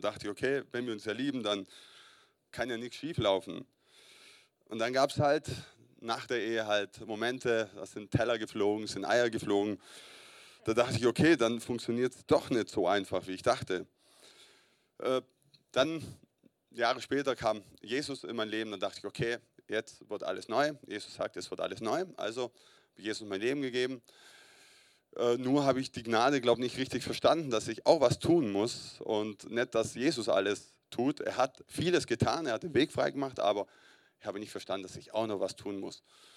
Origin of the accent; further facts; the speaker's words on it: Heidenheim an der Brenz, Baden-Württemberg, Germany; born there; Ich bin 38, bin in Heidenheim an der Brenz geboren.